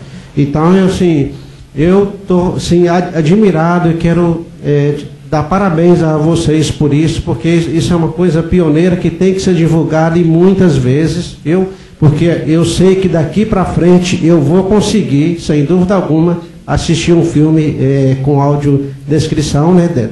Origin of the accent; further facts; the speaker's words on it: Belo Horizonte, Minas Gerais, Brazil; eu sou de Belo Horizonte, Minas Gerais